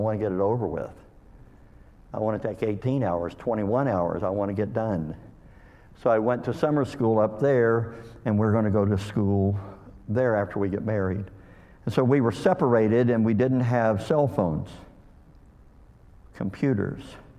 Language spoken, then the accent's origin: English; Kentucky, United States; I'm from Kentucky.